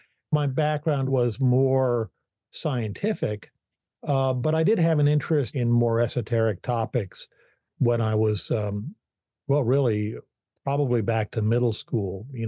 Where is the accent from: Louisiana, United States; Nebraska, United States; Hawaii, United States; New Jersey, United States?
New Jersey, United States; born there; moved away; also born or lived in Eastern Tennessee / California / Bergen County; No, I was born up in New Jersey.